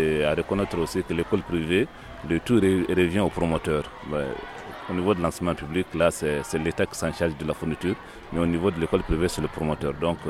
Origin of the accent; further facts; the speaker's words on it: Mali; 4 ans après le certificat chez vous et 3 ans après le certificat chez nous au Mali.